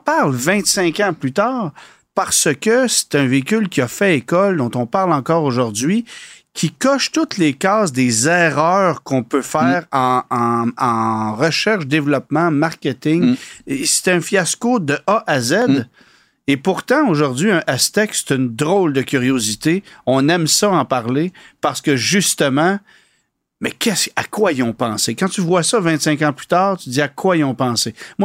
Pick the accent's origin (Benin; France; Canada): Canada; Quebec; chez nous, au Québec